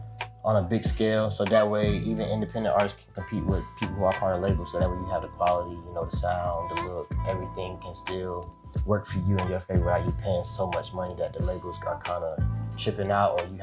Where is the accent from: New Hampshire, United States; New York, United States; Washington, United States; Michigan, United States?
New York, United States; Brooklyn; I'm originally from New York, Brooklyn.